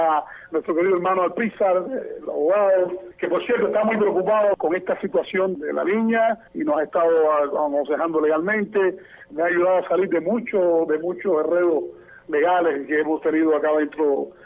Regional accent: Cuba; somos ciudadanos cubanos que se nos prohíbe el derecho a salir de nuestro país.

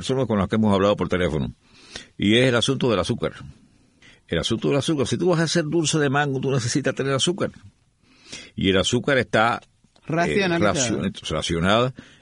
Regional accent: Cuba; moved away; Yo viví una época ahí, también en esa casa viví una época de ahí hace ya algunos años. Y sí, bueno, ahí fue donde yo fui a parar cuando vine de Cuba

